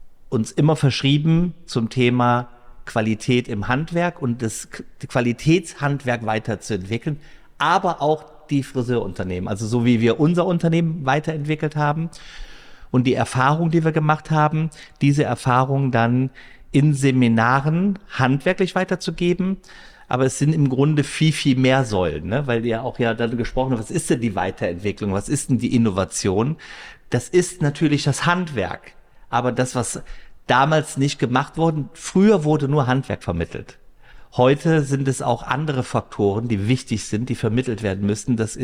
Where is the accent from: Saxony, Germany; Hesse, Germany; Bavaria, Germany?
Saxony, Germany; Dresden; moved away; Ich komme aus Sachsen, aus Dresden.